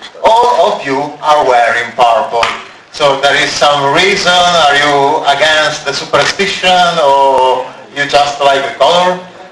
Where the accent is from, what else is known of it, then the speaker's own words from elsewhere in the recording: Italy; English is a second language; da Italia … from Italy